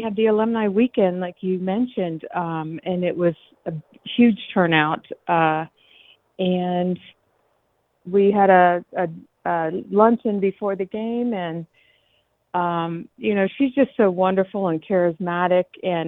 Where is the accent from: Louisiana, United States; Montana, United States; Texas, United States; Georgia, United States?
Louisiana, United States; Bossier City; she remembered I was from Bossier City.